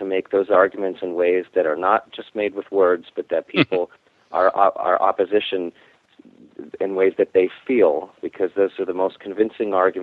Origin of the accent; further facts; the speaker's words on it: East Coast, United States; also born or lived in Sacramento; I was born in Sacramento, but my upbringing was on the East Coast.